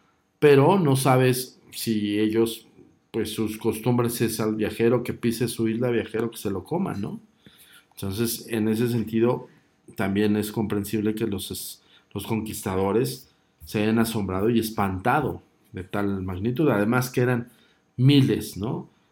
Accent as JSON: {"language": "Spanish", "country": "Mexico", "said": "me considero nacionalista y mexicano"}